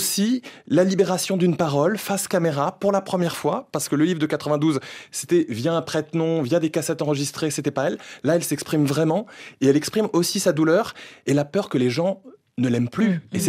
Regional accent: France; je reste malgré tout un citoyen français.

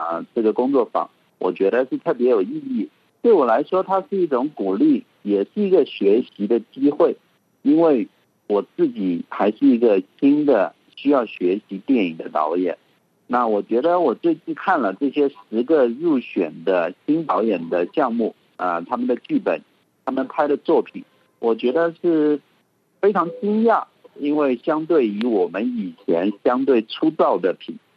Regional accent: Myanmar; 特别对我这种来自于比较偏远的一个地区缅甸，然后相对我们在地的电影并不那么发达的一个状况下

